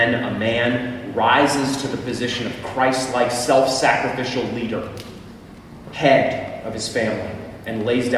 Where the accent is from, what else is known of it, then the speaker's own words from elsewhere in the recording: New England, United States; I'm from New England. I'm from Patriots country